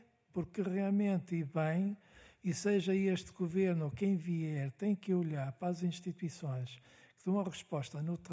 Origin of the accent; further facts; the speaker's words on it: Norte, Portugal; eu, como eu sou do Norte e digo aquilo que penso